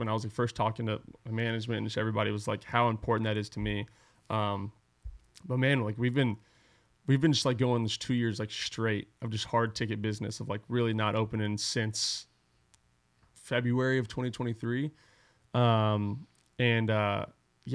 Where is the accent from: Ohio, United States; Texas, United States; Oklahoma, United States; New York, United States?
Texas, United States; I'm from Texas, so like, mm-hmm. and Astros is my team.